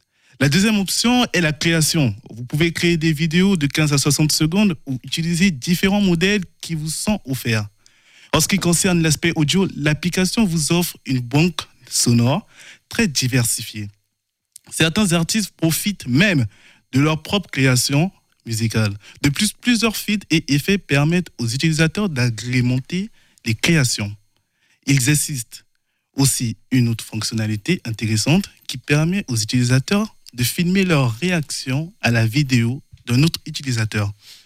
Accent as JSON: {"language": "French", "country": "Republic of the Congo", "said": "de base, je suis congolais. Moi, je me considère comme le prince du Congo."}